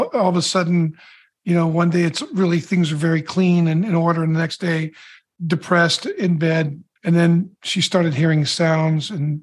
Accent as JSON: {"language": "English", "town": "Petaluma", "region": "California", "country": "United States", "tie": "born or raised there", "said": "When I was a kid, it was Napa only, but I grew up in a little town called Petaluma."}